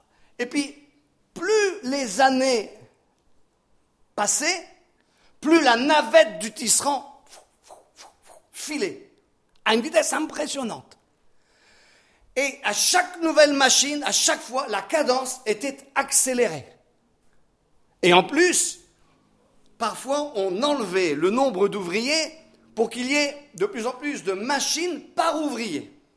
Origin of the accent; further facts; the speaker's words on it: Roubaix, Hauts-de-France, France; born there; Je suis né à Roubaix, c'est la ville aux 1000 cheminées.